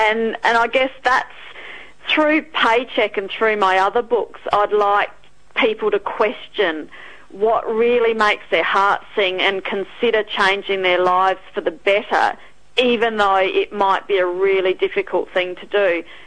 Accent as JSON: {"language": "English", "country": "Australia", "said": "but I'm Australian. I want to be published here"}